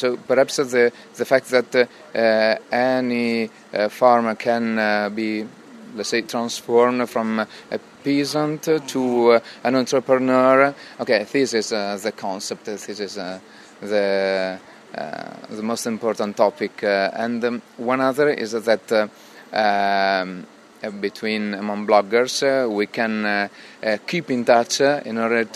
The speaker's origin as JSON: {"language": "English", "region": "Emilia-Romagna", "country": "Italy", "second_language": "English", "said": "I'm from Italy, as you can hear from my pronunciation. I live 60 kilometers from the Adriatic Sea, and it's Emilia-Romagna region."}